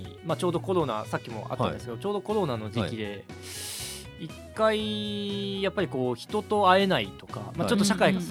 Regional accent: Osaka, Japan; now in Tokyo, Japan; もうずっと大阪で育って、そこでもうずっと大阪いたんですけど、はいはい、まあ社会人になってですね、はい、で、まあ、転勤で東京に行くことになり

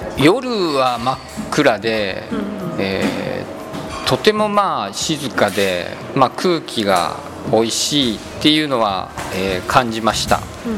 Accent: Osaka, Japan; 父親が朝原出身で、僕は、育ちはほとんど大阪におりました。

